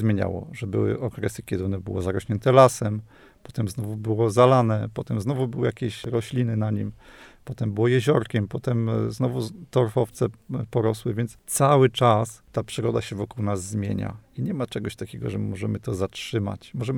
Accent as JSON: {"language": "Polish", "region": "Masovian Voivodeship", "country": "Poland", "lives_now": "Olsztyn, Poland", "said": "cieszę się z tego, że nie wróciłem do środka Mazowsza, skąd pochodzę"}